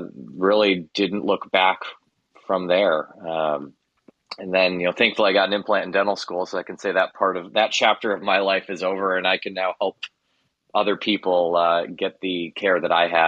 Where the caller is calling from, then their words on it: Skaneateles, New York, United States; I am calling from upstate New York, a small town called Skaneateles, which is about 20 minutes outside of Syracuse.